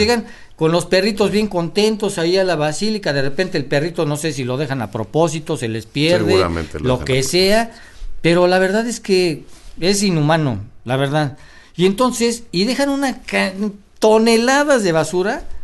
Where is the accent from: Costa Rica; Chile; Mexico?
Mexico; Nosotros los mexicanos llegamos a un restaurante, platicamos